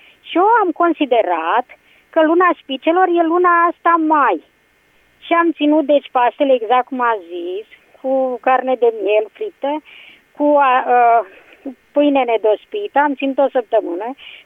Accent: Bucharest, Romania; din București.

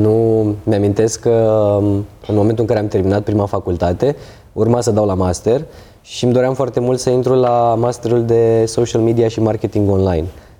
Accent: Craiova, Dolj, Romania; Am intrat într-o trupă de street dance din orașul meu natal, din Craiova.

